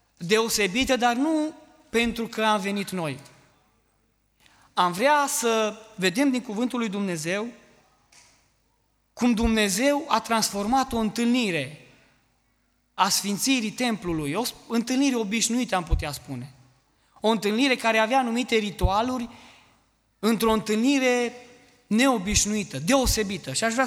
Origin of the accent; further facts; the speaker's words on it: Cluj-Napoca, Cluj County, Romania; știind că vin niște tineri din Cluj.